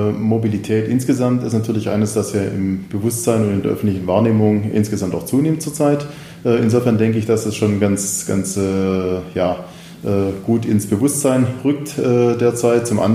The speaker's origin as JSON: {"language": "German", "region": "Baden-Württemberg", "country": "Germany", "said": "von der Landesverwaltung in Baden-Württemberg, wo ich herkomme"}